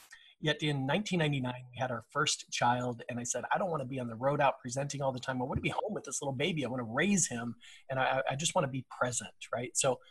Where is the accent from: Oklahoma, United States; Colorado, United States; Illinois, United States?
Colorado, United States; Denver; I grew up in Denver, Colorado, realized that college wasn't necessarily for me.